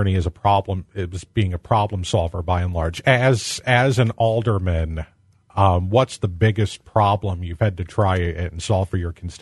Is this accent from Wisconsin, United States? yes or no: yes; Kewaunee, Wisconsin, United States; because I know there was a one day representing the firm you spent in my hometown in Kewaunee, substituting for the city attorney there.